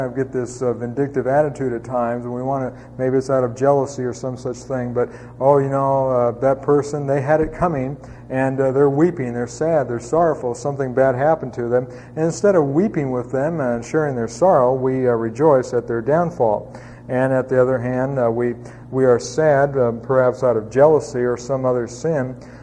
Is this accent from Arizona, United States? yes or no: yes; Arizona, United States; I don't know if it's because I grew up in Arizona or something